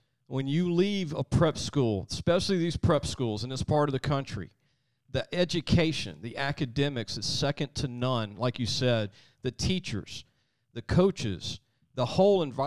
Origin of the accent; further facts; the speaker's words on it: Louisiana, United States; And I was like, what is that? I'm from Louisiana. Like what?